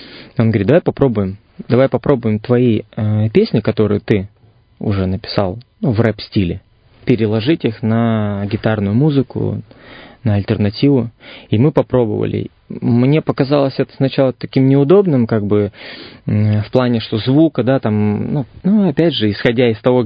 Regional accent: Irkutsk, Irkutsk Oblast, Russia; Никак Иркутск из меня, он не уходит никуда, я не сжигаю мосты, и я стараюсь донести до людей, что я сибиряк, и вот такие мы сибиряки.

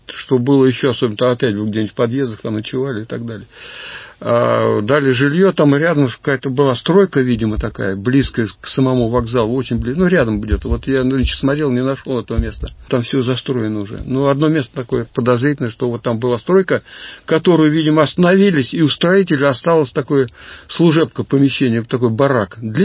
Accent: Volga region, Russia; Сам я волжанин и знаю по Волге, ко все, что там бывает.

